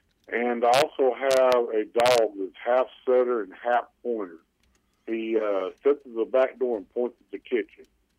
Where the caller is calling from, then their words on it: Cordell, Oklahoma, United States; This morning I'm calling from Cordell, and I have a Kenmore set washer and dryer stackable.